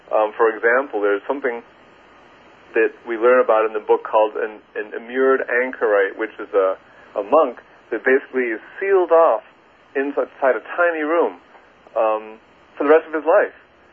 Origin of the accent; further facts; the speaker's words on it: Westport, Connecticut, United States; I grew up in Westport, Connecticut, and he grew up in Wellesley